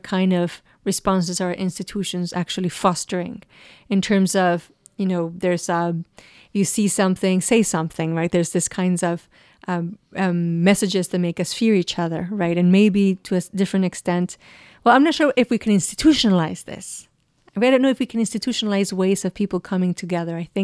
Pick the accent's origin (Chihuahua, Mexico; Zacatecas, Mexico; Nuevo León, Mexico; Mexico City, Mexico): Nuevo León, Mexico; Monterrey; English is a second language; Well, at the height of this violence in Mexico, and at least in my hometown in Monterrey, it was the sight of a pickup truck